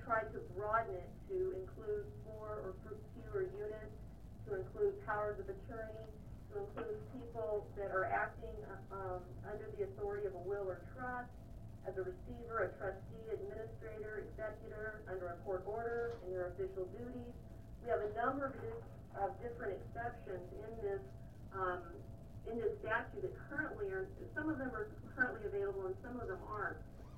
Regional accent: Alaska, United States; I am from the Matsu Valley

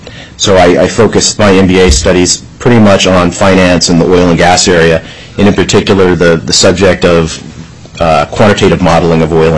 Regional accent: Fairbanks, Alaska, United States; also born or lived in Georgia; I'm a lifelong Alaskan. I grew up in Fairbanks. My family moved there when I was two from Georgia.

